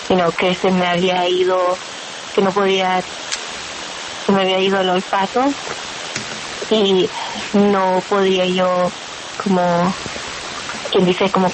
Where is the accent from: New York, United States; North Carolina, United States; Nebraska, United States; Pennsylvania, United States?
North Carolina, United States; born or raised there; also born or lived in Mexico; now in Illinois, United States